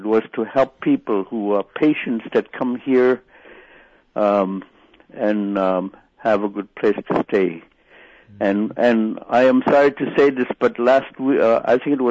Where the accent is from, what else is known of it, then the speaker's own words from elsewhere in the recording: Marshall, Alaska, United States; I come from Marshall and Russian Mission, and I have relatives who live in Kuskokwim River, like in Akachuk and elsewhere.